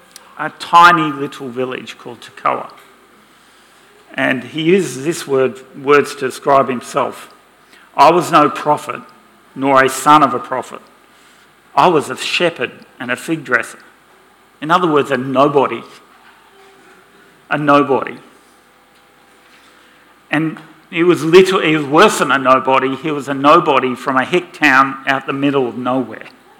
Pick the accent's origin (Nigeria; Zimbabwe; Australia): Australia; Geraldton, Western Australia; I'm from Geraldton, it's part of the deal.